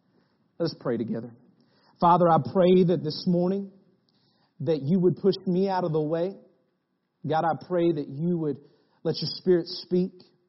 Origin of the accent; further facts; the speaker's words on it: Slick, Oklahoma, United States; I am from Bristow, Oklahoma, where I love the people, I grew up in a town called Slick, Oklahoma. It's not too far from Bristow